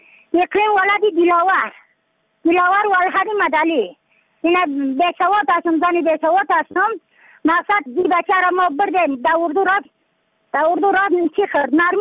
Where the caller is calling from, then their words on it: Badakhshan, Afghanistan; از بدخشان هستم، مرکز بدخشان ولسوالی اکلی پایان قیره وینگ.